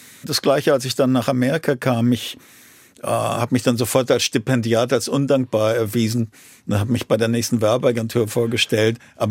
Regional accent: Frankfurt, Hesse, Germany; Ich sage, ich bin aus Deutschland. Oh, wo in Deutschland? Ich sage, Frankfurt.

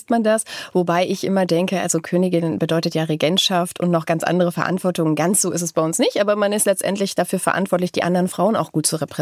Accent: Bavaria, Germany; weil ich eben, meine ich, aus Bayern komme.

